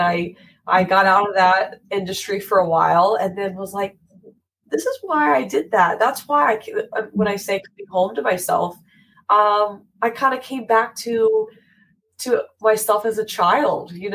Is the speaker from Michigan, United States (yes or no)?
no; Virginia, United States; where I grew up near Shenandoah National Park